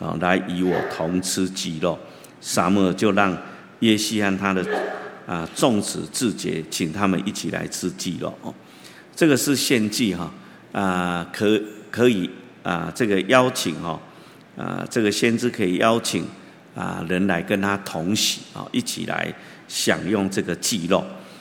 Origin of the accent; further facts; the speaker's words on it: Taiwan; 然后我们台湾话说足犟仔